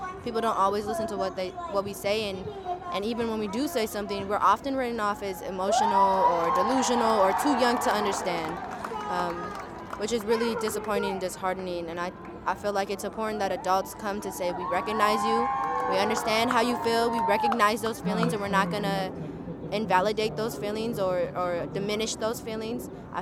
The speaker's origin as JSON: {"language": "English", "town": "San Francisco", "region": "California", "country": "United States", "said": "I'm from San Francisco."}